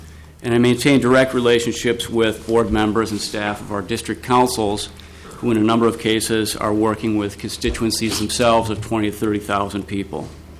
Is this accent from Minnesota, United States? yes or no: yes; St. Paul, Minnesota, United States; I was born in St. Paul, and I was raised to take seriously that working effectively together and investing in public goods like education are what have distinguished Minnesota since the mid-20th century.